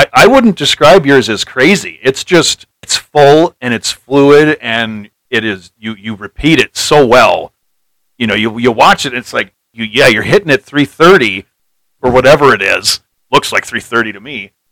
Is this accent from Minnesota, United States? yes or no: yes; Minnesota, United States; Everybody knows I'm from Minnesota at this point.